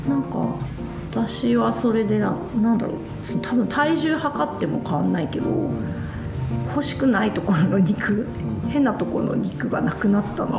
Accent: Kitakyushu, Fukuoka, Japan; also born or lived in London; now in Fukuoka, Japan; 42歳です。はい、北九州出身でロンドン1年住んだことがあって、福岡市20年ぐらいかな。

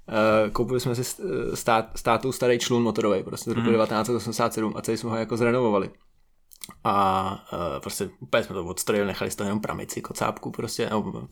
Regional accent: Strakonice, South Bohemian Region, Czechia; also born or lived in Písek; Ale jsem strakonický, no, jako Písek moc, jako, nebo znám, ale jako nejsem tam vlastně skoro vůbec

